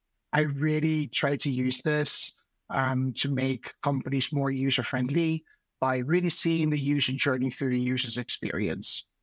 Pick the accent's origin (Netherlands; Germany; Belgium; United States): Netherlands; moved away as an adult; now in London, United Kingdom; I'm actually Dutch. I'm from the Netherlands. I've been living in London now for the past 7 years.